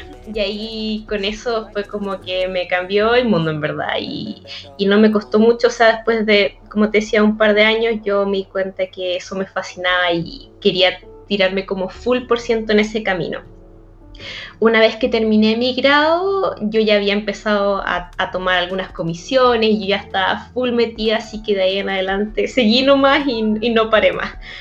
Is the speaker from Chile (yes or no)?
yes; Santiago, Santiago Metropolitan Region, Chile; Yo soy de Santiago de Chile, en Latinoamérica.